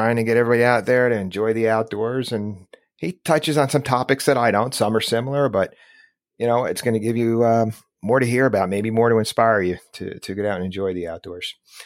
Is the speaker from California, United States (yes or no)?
no; New Jersey, United States; But, you know, I grew up in the Northeast, which, you know, it's similar to Ohio. I grew up in New Jersey, like I said.